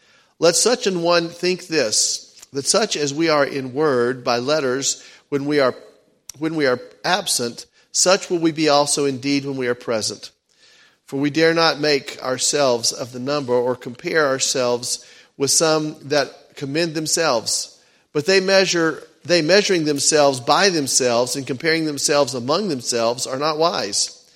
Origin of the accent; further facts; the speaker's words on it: the South, United States; Maybe it's because I'm from the South, but I love barbecue